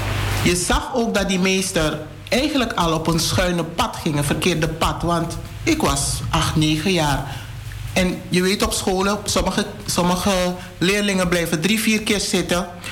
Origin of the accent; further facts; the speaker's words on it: Suriname; Ik focus me even op Suriname, want ik ben Surinamer.